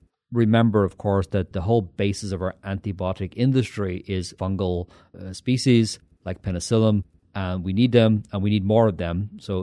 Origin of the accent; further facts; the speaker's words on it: Ireland; I grew up in Ireland